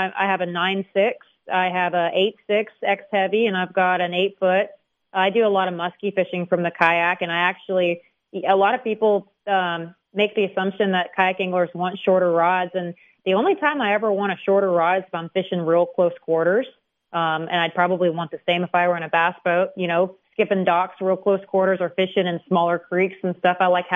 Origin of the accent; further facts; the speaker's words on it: Nebraska, United States; So I'm actually from Nebraska. I'm building a place in Tennessee right now.